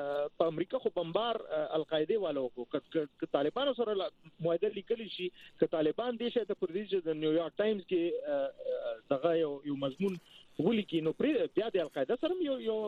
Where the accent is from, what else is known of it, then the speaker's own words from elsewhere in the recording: Peshawar, Khyber Pakhtunkhwa, Pakistan; زه د پېښور خار یم